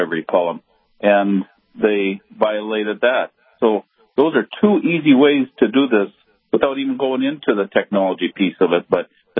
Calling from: Hensel, North Dakota, United States; Hensel, North Dakota right now. I live in West Fargo

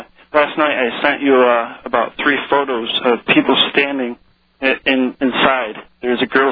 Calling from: Saratoga, New York, United States; Saratoga area in upstate New York.

